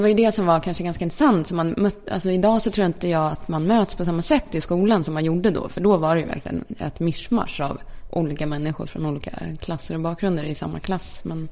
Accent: Kumla, Örebro County, Sweden; när jag bodde i när jag växte upp i Kumla. Utanför Örebro. Alltså en liten stad. Där jag bodde fram tills jag flyttade hemifrån. En jättepytteliten håla. Eller pytteliten, men det är en liten stad, en liten kommun.

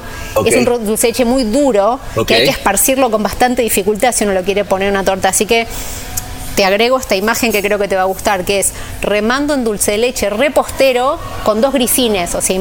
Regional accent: Argentina; Argentina claramente mucho, que yo soy argentina, pero bueno, trabajo en toda la región, pero vivo en Argentina.

